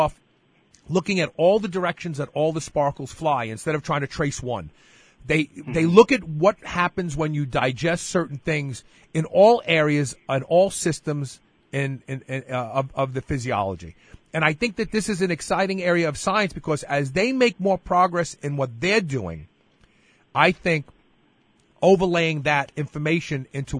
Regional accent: Brooklyn, New York, United States; I always mispronounce it because I'm from Brooklyn

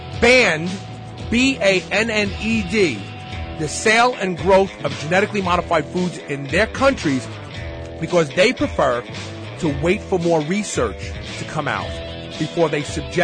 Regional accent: Brooklyn, New York, United States; I always mispronounce it because I'm from Brooklyn

